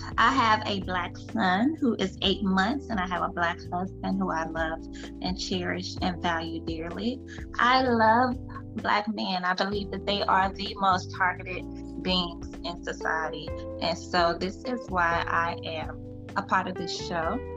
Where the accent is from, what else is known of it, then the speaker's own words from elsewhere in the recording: Chattanooga, Tennessee, United States; I am from Chattanooga, Tennessee.